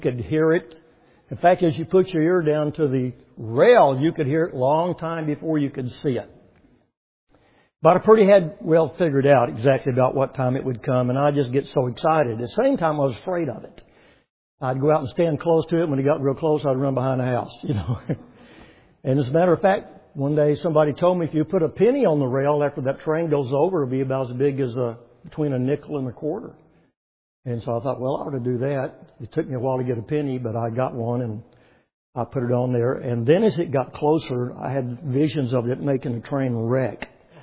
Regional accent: Waco, Texas, United States; born there; And I was born in Waco, Texas during the war.

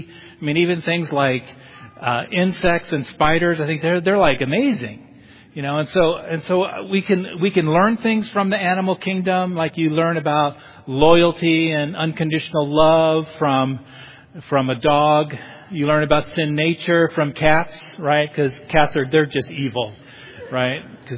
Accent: California, United States; now in Boise, United States; when my wife and I moved to Boise 3 years ago from California, so I have to admit that I am from California.

